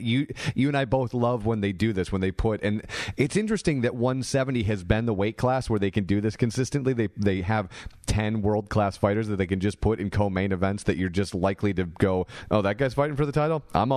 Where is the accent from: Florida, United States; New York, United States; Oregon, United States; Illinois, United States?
Illinois, United States; Chicago; live from my hometown of Chicago.